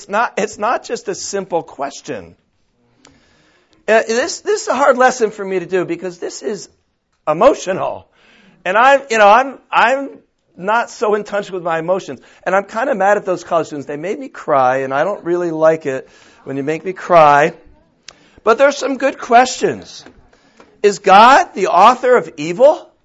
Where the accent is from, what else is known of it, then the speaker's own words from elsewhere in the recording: Connecticut, United States; moved away as an adult; now in Southern California, United States; It's nice to come back to my home area. I grew up in Connecticut. I did graduate from UConn.